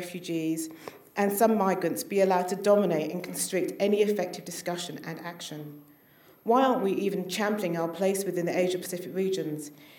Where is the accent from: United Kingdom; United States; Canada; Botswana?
United Kingdom; now in Australia; been able to fit into an Australian society because of the social and political privilege of being British.